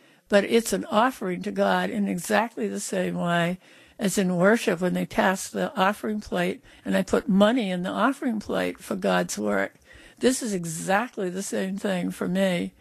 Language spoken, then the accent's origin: English; Hooksett, New Hampshire, United States; also born or lived in Concord; I was born in Concord because that's where my mother had her babies, but I grew up on a farm in Hooksett, just downriver from here.